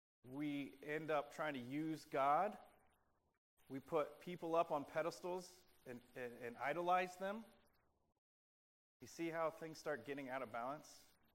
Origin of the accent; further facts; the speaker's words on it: Florida, United States; I grew up in Florida next to St. Augustine.